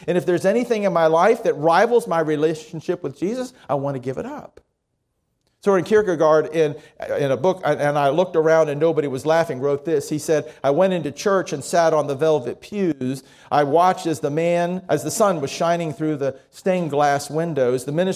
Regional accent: Miami, Florida, United States; When I was growing up in Miami, I was a Roman Catholic boy

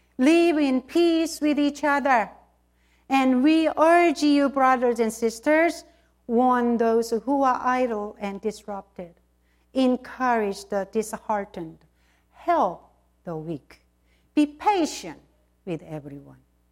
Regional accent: South Korea; English is a second language; moved away; most of you know that I came from South Korea.

